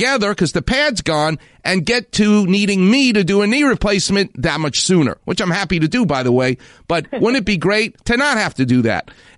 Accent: New York, United States; I'm from New York. We hate things.

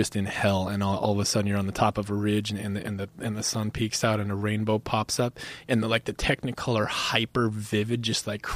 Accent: Minnesota, United States; also born or lived in North Dakota; And I grew up in Minnesota, North Dakota, and my first wilderness trip was in the boundary waters of northern Minnesota.

